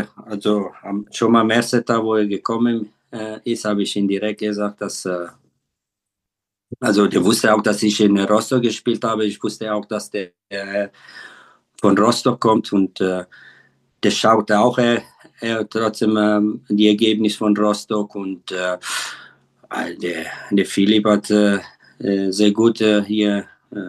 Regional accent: Ascona, Ticino, Switzerland; born there; first language Italian; German is a second language; meine Muttersprache ist Italienisch, weil ich in der Schweiz geboren bin, in Ascona, im Kanton Tessin. Ist der einzige Kanton in der Schweiz, wo man Italienisch spricht.

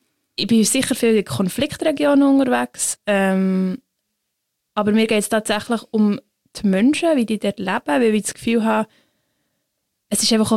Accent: Switzerland; ich bin unfassbar privilegiert als Schweizerin

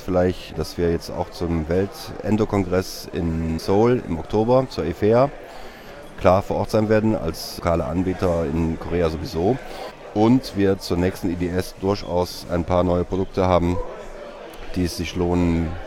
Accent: Cologne, North Rhine-Westphalia, Germany; Ich als Kölner muss natürlich sagen, es ist eine der schönsten Städte.

